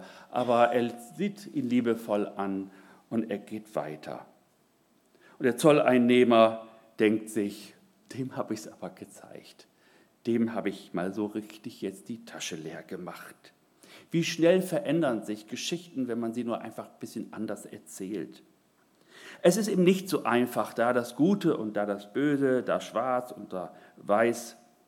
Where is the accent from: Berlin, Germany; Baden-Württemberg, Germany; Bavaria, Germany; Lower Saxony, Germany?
Lower Saxony, Germany; Oldenburg; ich komme aus Oldenburg, eine sehr gut situierte Stadt